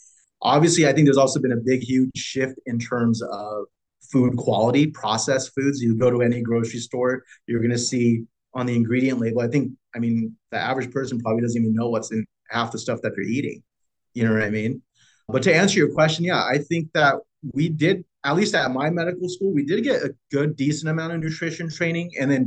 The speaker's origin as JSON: {"language": "English", "town": "Fresno", "region": "California", "country": "United States", "tie": "born or raised there", "said": "But I mean, growing up in Fresno, there's a few nice restaurants."}